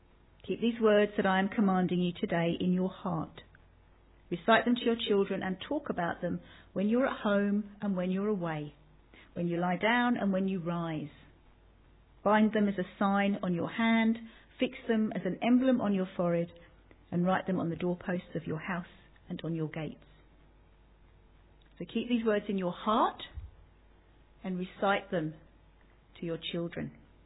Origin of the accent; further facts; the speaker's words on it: London, United Kingdom; it took me back to growing up in London during the Irish Troubles